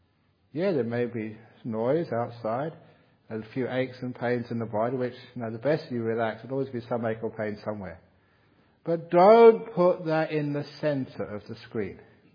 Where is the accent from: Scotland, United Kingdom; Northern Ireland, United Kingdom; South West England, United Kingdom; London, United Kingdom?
London, United Kingdom; I was from London.